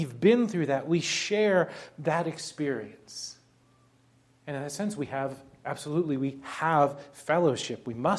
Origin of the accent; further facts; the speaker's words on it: Northern US, United States; I'm a Yankee, I'm a Northerner, I don't have a Southern accent.